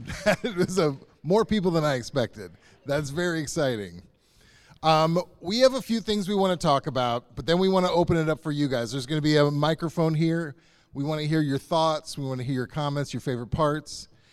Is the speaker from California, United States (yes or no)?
no; Missouri, United States; And I'm from Missouri, and that's a very small town.